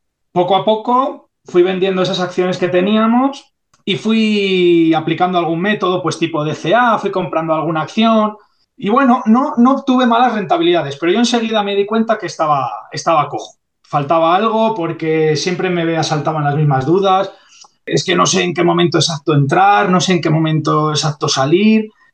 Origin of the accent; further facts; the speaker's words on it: Castile and León, Spain; soy un enfermero leonés que, nada, lleva con vosotros algo menos de un año